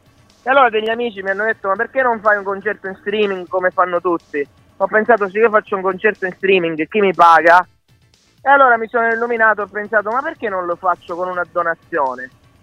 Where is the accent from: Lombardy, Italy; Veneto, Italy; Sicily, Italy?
Sicily, Italy; Rosolini; Ci sono io che sono di Rosolini